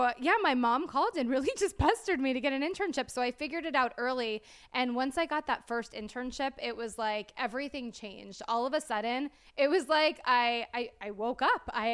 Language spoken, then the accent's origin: English; Clearwater, Florida, United States; I know you're from New Orleans, so I'm from Florida. I'm from Clearwater, which I feel like that's like a whole.